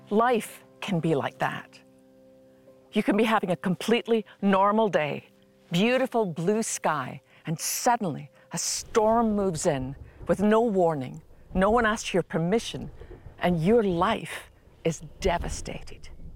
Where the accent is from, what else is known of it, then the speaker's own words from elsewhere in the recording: Scotland, United Kingdom; it was based on something that I learned as a little girl growing up in Scotland.